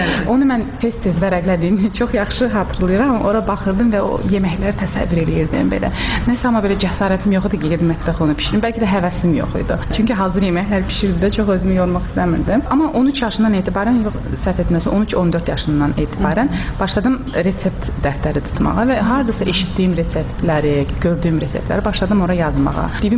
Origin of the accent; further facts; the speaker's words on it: Baku, Azerbaijan; moved away as an adult; now in California, United States; Bakıdan olmuşuq, Bakıda böyümüşük.